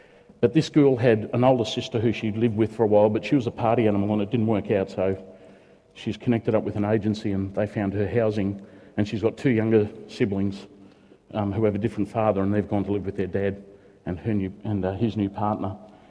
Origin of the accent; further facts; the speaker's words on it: Yackandandah, Victoria, Australia; I've been travelled to Yakandanda, which is my hometown, to speak at a memorial Thanksgiving service up there a few weeks ago.